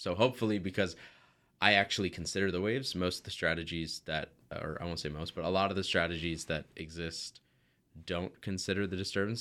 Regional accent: Newfoundland and Labrador, Canada; Like, I'm from Newfoundland originally, so, you know, big tie to the water and the oceans and boating industry there.

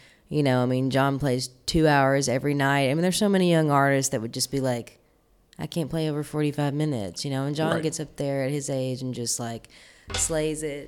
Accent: Monkey's Eyebrow, Kentucky, United States; like in Monkey's Eyebrow, I grew up in literally like backwater country. It's kind of flood country. I grew up in the Ohio River bottoms there.

